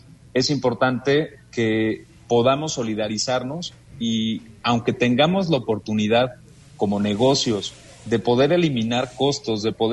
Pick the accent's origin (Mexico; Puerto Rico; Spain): Mexico; Es un gran reto para nosotros como mexicanos el que después de esta pandemia podamos pensar ahora sí en cómo le hago para que al otro le vaya bien, no nada más a mí.